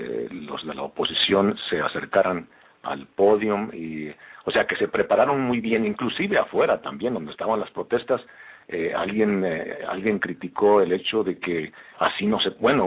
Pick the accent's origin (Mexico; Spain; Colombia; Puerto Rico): Mexico; Y me imagino, yo como mexicano, o tú como mexicana, ¿cómo te sientes?